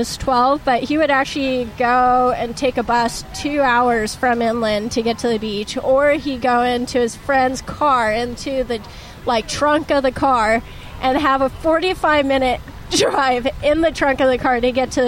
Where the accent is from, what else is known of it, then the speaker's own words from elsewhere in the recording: Santa Ana, California, United States; Santa Ana, born and raised.